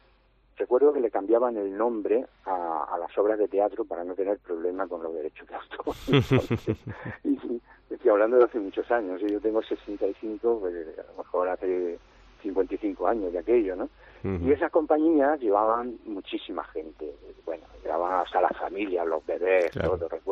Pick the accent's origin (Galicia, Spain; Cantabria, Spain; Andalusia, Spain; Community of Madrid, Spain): Andalusia, Spain; Vera; Yo recuerdo de niño en Vera que vino una compañía con una carpa